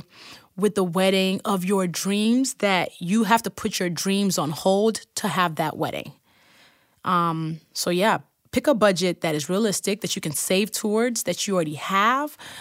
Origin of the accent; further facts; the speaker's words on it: Lagos, Nigeria; my man is from Maryland. I'm from Lagos. So it was a merging of cultures